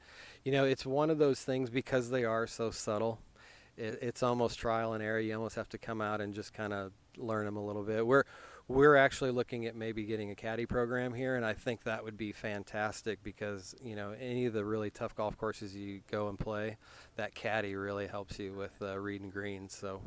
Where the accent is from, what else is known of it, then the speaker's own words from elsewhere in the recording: Atkinson, Nebraska, United States; born there; I was born in Atkinson, Nebraska. I grew up a Cornhusker